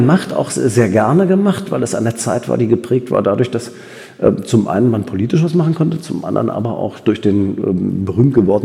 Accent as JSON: {"language": "German", "region": "Berlin", "country": "Germany", "tie": "born or raised there", "said": "Ich bin in Berlin geboren, groß geworden, zur Schule gegangen"}